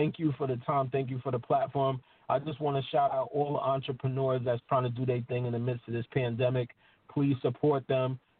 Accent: Harlem, New York, United States; You know, but I'm uptown up here. I'm from Harlem, though.

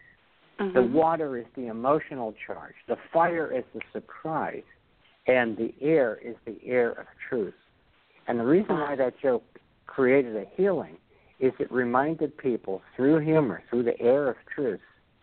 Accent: Brooklyn, New York, United States; I speak the King's English because I'm from Kings County.

